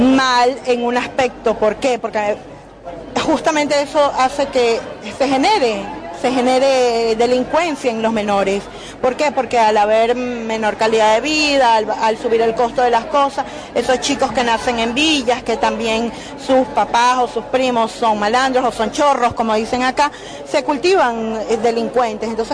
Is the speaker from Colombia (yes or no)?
no; Venezuela; no han llegado al extremo que ya llegamos nosotros como venezolanos